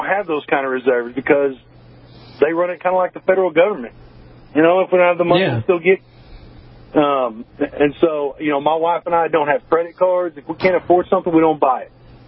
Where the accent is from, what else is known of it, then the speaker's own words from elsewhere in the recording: Arkansas, United States; So that's the first thing people say when I tell them I'm from Arkansas.